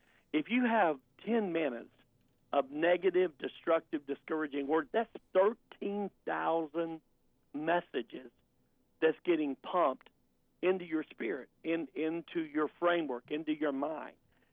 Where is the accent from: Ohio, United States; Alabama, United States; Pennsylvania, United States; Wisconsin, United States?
Alabama, United States; I grew up in the South, grew up in Alabama, grew up in a believer's home, Christian home.